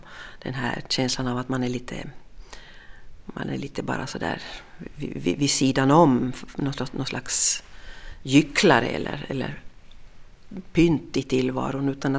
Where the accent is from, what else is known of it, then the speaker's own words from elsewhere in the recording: Ostrobothnia, Finland; accent: Ostrobothnian dialect; Mitt modersmål är ju en österbottnisk dialekt och den känns ju som någonting som är väldigt tungt förankrat i mig.